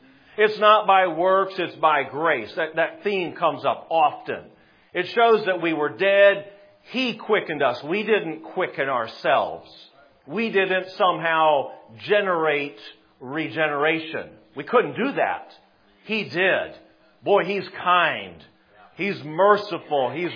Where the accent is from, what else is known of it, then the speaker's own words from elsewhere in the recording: South Dakota, United States; I'm from South Dakota, and that sounds Southern, but it's not.